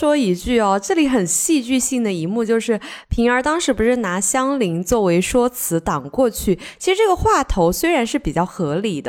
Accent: Sichuan, China; accent: Sichuanese; 用我们四川话说叫什么

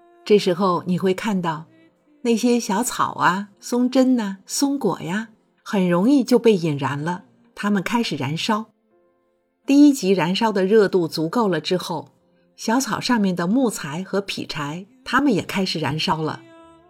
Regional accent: Dalian, Liaoning, China; 我的童年是在大连长大的，大连属于东北，冬天非常冷，每天都要生炉子。

